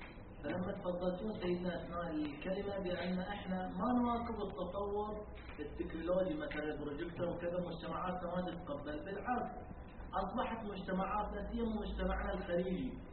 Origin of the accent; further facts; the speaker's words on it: Bahrain; تروح بعض الديار مثلا عندنا في البحرين تروح نوادي دراسة ما شاء الله شريحة مثقفة